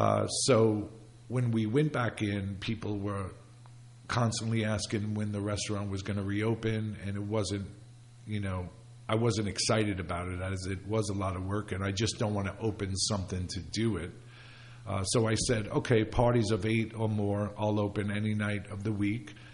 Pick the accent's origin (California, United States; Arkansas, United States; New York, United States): New York, United States; Staten Island; You know, I grew up in Staten Island, and we would drive into Brooklyn every Sunday for dinner.